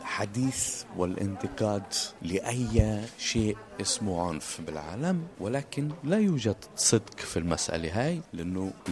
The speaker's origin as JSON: {"language": "Arabic", "country": "Palestine", "said": "ثقافة انا فلسطيني، انا مش فتح، انا مش حماس"}